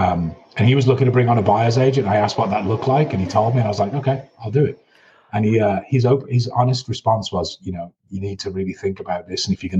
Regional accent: England, United Kingdom; now in Tucson, United States; Last name's French on an Englishman living in America.

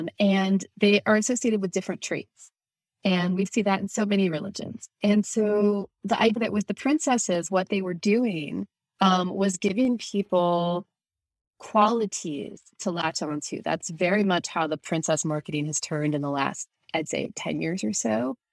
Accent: New Jersey, United States; I should be a Mets fan like my dad and like my husband. I'm from New Jersey.

